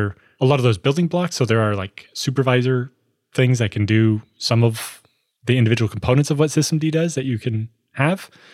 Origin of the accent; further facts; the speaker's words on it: Canada; Because I'm Canadian, yes.